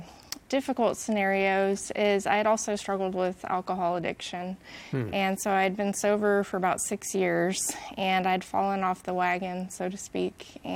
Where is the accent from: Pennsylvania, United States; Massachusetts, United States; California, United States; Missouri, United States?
Pennsylvania, United States; born there; also born or lived in Indiana / Washington; now in Texas, United States; I grew up in a Christian home, and so I grew up and I was born in Pennsylvania, moved to Indiana, moved to Washington State, to Texas.